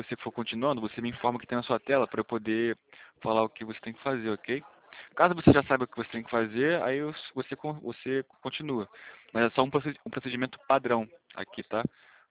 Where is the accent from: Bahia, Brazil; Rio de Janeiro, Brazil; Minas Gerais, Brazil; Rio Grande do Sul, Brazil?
Rio de Janeiro, Brazil; A gente aqui é do Rio de Janeiro.